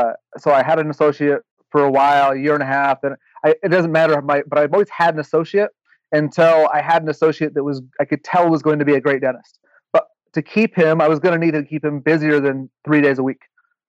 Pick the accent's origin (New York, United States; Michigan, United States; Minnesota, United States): Michigan, United States; I'm from Michigan. I went to undergrad in Iowa, a small school there, met my wife there.